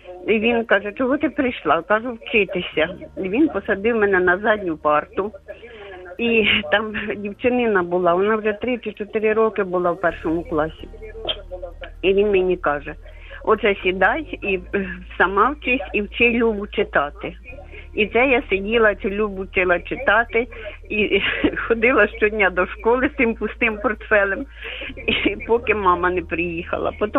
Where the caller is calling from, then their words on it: Kharkiv, Kharkiv Oblast, Ukraine; я із Харкова.